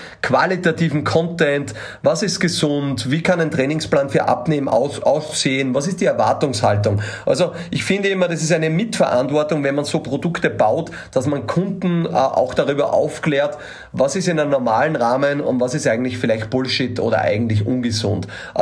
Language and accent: German; Austria; Aber man sieht, da muss man auch lästig sein, so würde ich sagen, als Österreicher.